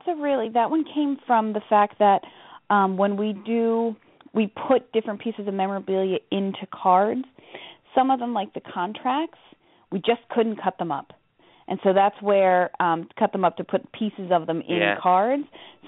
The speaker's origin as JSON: {"language": "English", "region": "Connecticut", "country": "United States", "tie": "born or raised there", "said": "Oh, absolutely. I grew up in Connecticut."}